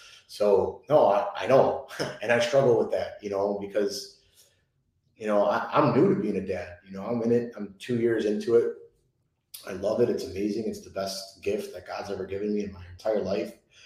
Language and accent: English; Chicago, Illinois, United States; I'm Italian. I'm from Chicago.